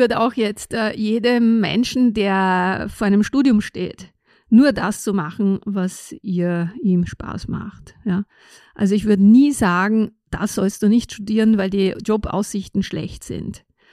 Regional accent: Aosta Valley, Italy; German is a second language; also ich bin mehrsprachig aufgewachsen, ja, weil ich im Austertal in der Kindheit, also meine Eltern waren italienischsprachig, die Sprache des Austertal, also das Austertal ist zweisprachig wie Südtirol.

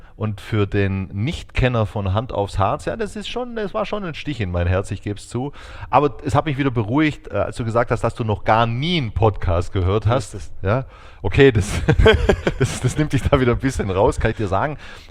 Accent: Aachen, North Rhine-Westphalia, Germany; also born or lived in Düren; Ich bin tatsächlich geboren in Düren und bin aber aufgewachsen in Aachen. Das heißt, meine Eltern stammen aus der Eifel, aus der tiefsten Eifel.

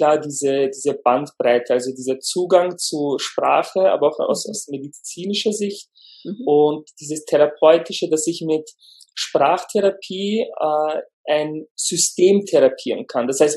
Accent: Lower Austria, Austria; first language Turkish; German is a second language; Also, ich bin in Niederösterreich aufgewachsen, in einem kleinen Dorf, und als Familiensprache haben wir Türkisch gesprochen. Bis ich 3 Jahre alt war, da hat mein Vater dann angefangen, mit mir Deutsch zu sprechen.

